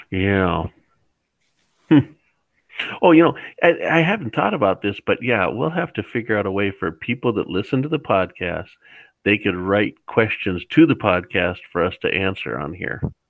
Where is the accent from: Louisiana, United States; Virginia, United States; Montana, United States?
Montana, United States; born there; I was born on an Indian reservation in the top of Montana. So I'm practically from Alberta